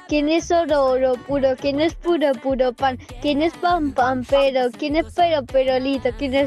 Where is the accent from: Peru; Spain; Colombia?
Spain; Vinaròs, Valencian Community; de Vinaros